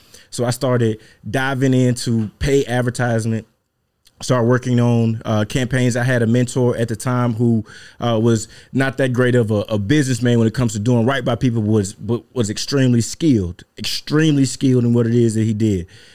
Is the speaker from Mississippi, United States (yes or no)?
yes; Mississippi, United States; First and foremost, man, I'm from Mississippi, brother. I got to put that out there. I'm from Mississippi. I'm a country brother.